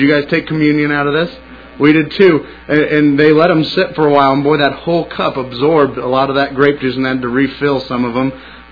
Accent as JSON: {"language": "English", "town": "Portland", "region": "Oregon", "country": "United States", "tie": "born there", "said": "And in fact, the first year of my life, I was born in Portland, Oregon."}